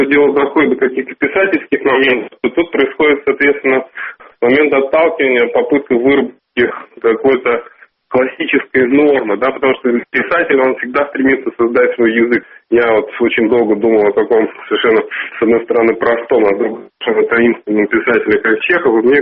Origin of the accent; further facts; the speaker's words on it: Absheron, Azerbaijan; Я родом с Абширона, да, это такой есть полуостров Каспийского моря.